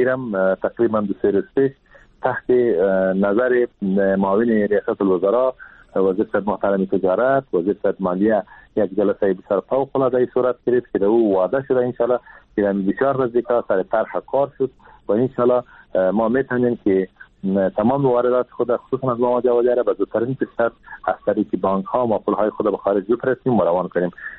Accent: Afghanistan; ما هم از افغانستان هستم

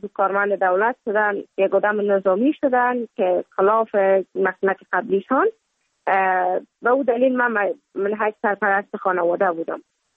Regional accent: Kabul, Afghanistan; also born or lived in Mazar-i-Sharif; در همچین یک خانواده ما به دنیا آمدم و خوشبختانه تحصیلات ابتدایی خود را تا سنف 11 ما در کابل در لیسه مولانا جلال الدین محمد بلخی کابل داشتم که بعد از تولد ما تا 5 سالگی ما در مزار بودیم، بعد نقل کابل شدیم

